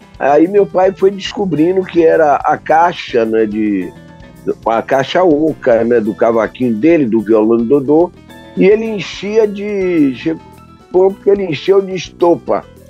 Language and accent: Portuguese; Bahia, Brazil; cantou, que foi logo depois da guerra, na minha terra, Bahia